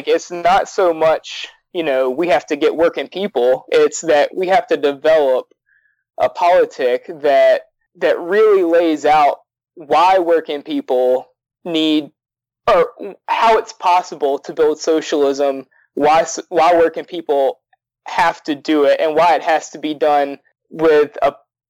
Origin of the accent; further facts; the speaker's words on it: Alabama, United States; So, I mean, I'm from Alabama, and most of the workers I know, they're not supportive of socialism.